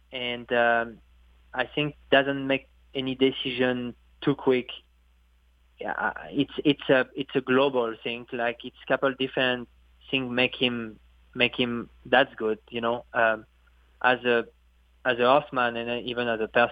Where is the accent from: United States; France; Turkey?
France; English is a second language; moved away as an adult; I came from France. I was 21 years old. You have no family here.